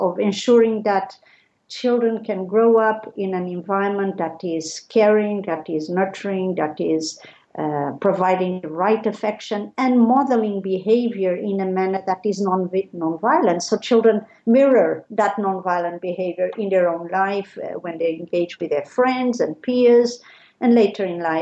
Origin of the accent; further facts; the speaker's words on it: Portugal; I'm a lawyer. I'm from Portugal originally, and I have been dealing with children's rights for a number of years.